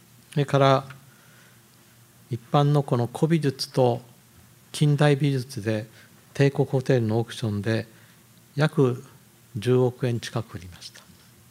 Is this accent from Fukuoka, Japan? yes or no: yes; Fukuoka, Japan; まあこの地元の博多もね